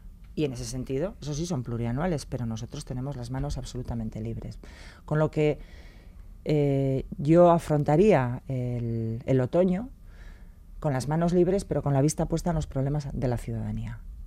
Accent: Basque Country, Spain; Yo no quiero elegir si soy vasca o española o europea. … con muchas capas

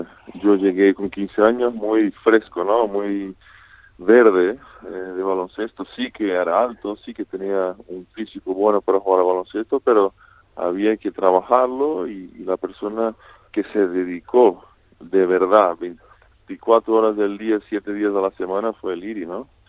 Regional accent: Vitoria-Gasteiz, Basque Country, Spain; Sí, crecí en Vitoria, aprendí todo lo que juego y sé, fue en Vitoria, ¿no?

